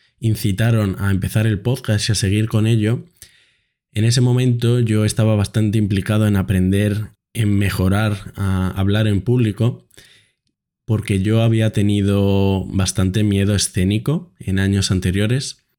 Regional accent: Madrid, Community of Madrid, Spain; born there; moved away; Aunque yo nací en Madrid, me mudé con mi familia hace bastantes años y el año pasado estaba viviendo en Zaragoza.

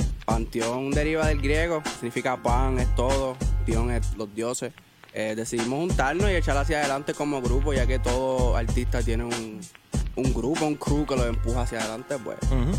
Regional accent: Racine, Wisconsin, United States; born there; El EP empieza desde que yo nací en Racine, Wisconsin, en los Estados Unidos.

